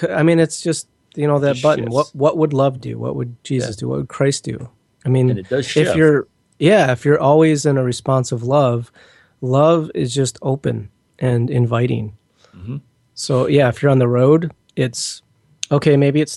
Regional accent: Detroit, Michigan, United States; moved away; I grew up in Detroit and I was taught to drive a certain way, which is very aggressive, unfortunately. And I live in the West Coast.

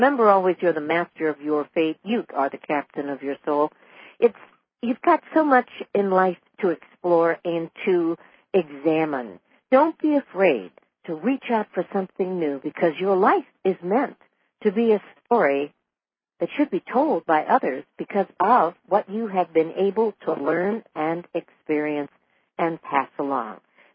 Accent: Los Angeles, California, United States; And again, I was in California. I grew up there. I grew up in the Los Angeles area.

